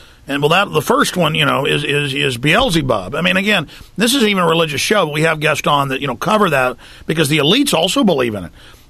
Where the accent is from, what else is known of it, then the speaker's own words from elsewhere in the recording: Texas, United States; I'm from Texas, so.